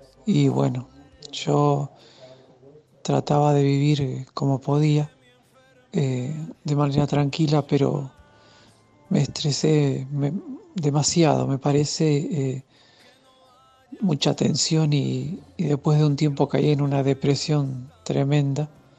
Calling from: Buenos Aires, Argentina; soy de Buenos Aires.

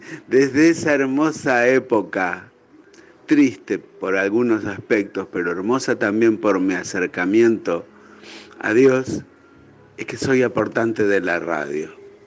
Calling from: Mar del Plata, Buenos Aires Province, Argentina; de Mar del Plata.

